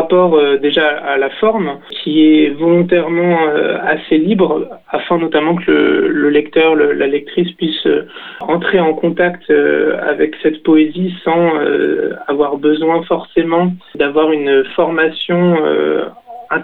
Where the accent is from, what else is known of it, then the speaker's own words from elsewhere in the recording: Le Sappey-en-Chartreuse, Auvergne-Rhône-Alpes, France; now in Grenoble, France; né en 2002 à Grenoble. Donc j'ai grandi au Sapé en Chartreuse. Je vis entre le Sapé et Grenoble, notamment pour mes études.